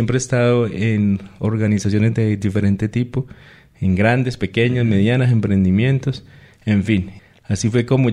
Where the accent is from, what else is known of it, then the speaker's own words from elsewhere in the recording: Fuente de Oro, Meta, Colombia; Yo soy de un pueblo en los Llanos Orientales llamado Fuente de Oro Meta. Estudié allá toda mi bachillerato. Después ingreso a la universidad acá en Bogotá en el 2003 más o menos.